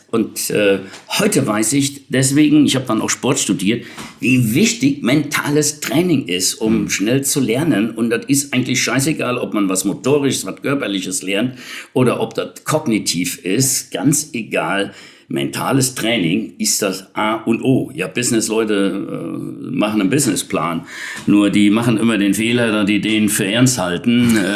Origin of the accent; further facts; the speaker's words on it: Betzdorf, Rhineland-Palatinate, Germany; born there; da bin ich in den Sommerferien zu Hause, wo ich geboren bin, im Westerwald, in Betzdorf, Kirchen geboren.